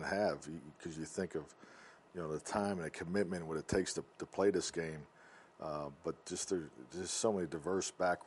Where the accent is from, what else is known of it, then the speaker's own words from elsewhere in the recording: Pittsburgh, Pennsylvania, United States; You would think growing up in Pittsburgh, just at that particular time, the inner city kids didn't really have, weren't exposed to football until you went to high school.